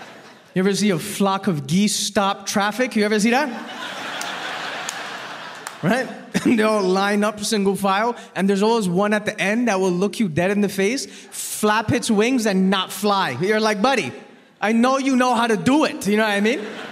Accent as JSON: {"language": "English", "town": "Toronto", "region": "Ontario", "country": "Canada", "tie": "born or raised there", "said": "But I was born and raised in Toronto, right? So I'm used to kind of diversity."}